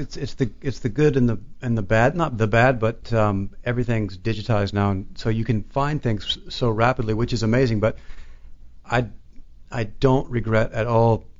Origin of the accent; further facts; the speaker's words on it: Atlanta, Georgia, United States; when I was a kid growing up in Atlanta